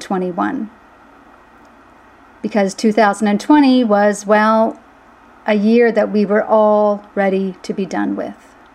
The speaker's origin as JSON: {"language": "English", "country": "Canada", "said": "As a Canadian watching the happenings, I felt relief that it was not our own country embroiled in terror. But truth be told, there were protests going on in Canada as well."}